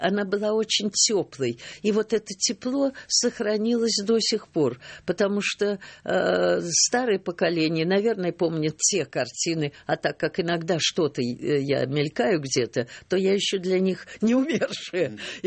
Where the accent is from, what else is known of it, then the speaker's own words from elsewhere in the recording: Siberia, Russia; что я именно из Сибири